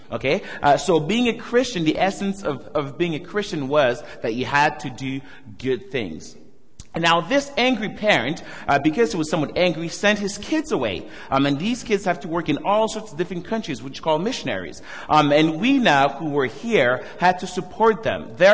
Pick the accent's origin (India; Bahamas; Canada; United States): Canada; Montreal, Quebec; also born or lived in Saskatchewan, Canada; I was born and raised in Montreal, and my parents are from Haiti in the Caribbean. I went to school at West in Saskatchewan